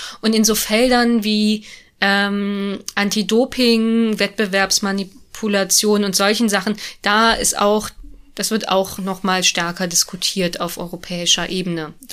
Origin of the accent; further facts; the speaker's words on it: Belgium; also born or lived in Germany; ich bin ja im Dreiländereck groß geworden. Belgien, Niederlande, Deutschland. Habe in Belgien gewohnt, in Deutschland studiert damals.